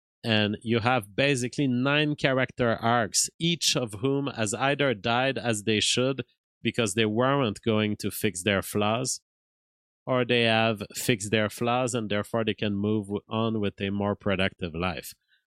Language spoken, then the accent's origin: English; Canada; as an American guy. Well, a Canadian, of course, but on the continent of America.